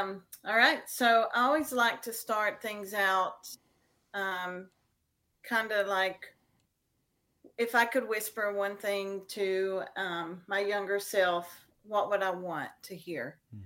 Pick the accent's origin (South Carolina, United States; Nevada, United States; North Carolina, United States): North Carolina, United States; also born or lived in Spain; I was born in Spain, came to the States by a man who I thought was my father, dropped my siblings and I off in a small town in North Carolina, and then he disappeared.